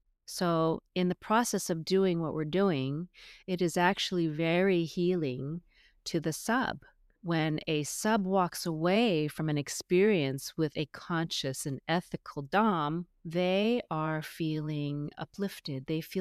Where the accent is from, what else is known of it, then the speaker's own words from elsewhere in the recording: Los Angeles, California, United States; I grew up in Los Angeles, but in a traditional Chinese upbringing.